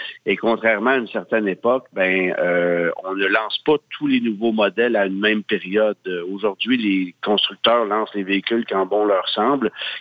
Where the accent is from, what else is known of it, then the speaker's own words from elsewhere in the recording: Quebec, Canada; qu'est-ce qu'on a fabriqué comme voiture chez nous au Québec.